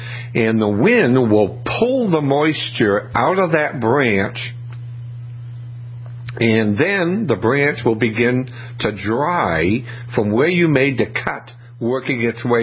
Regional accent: New England, United States; I always went by when the Red Sox, because I'm from New England

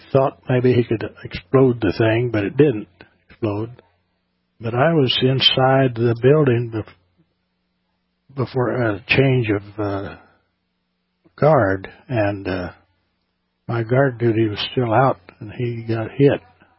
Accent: Lawrence, Kansas, United States; also born or lived in Kindred, North Dakota; I grew up in Lawrence, Kansas.

